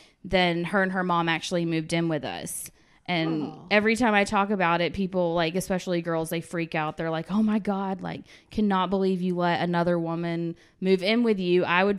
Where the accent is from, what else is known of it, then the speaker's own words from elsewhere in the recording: Longview, Texas, United States; now in Atlanta, United States; So I'm from Texas. I moved to Atlanta because I met my husband for work. But I'm from like very conservative East Texas. I'm actually from the same hometown as Matthew McConaughey.